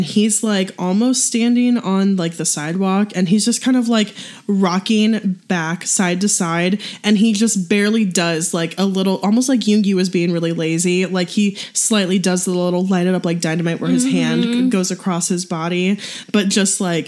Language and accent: English; St. Louis, Missouri, United States; But I just know like where I grew up in St. Louis, like people jerked like regularly.